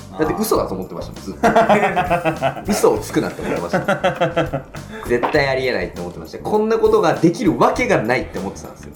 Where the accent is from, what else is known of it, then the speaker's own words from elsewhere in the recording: Tokyo, Japan; なんか僕この間東京に帰った時に、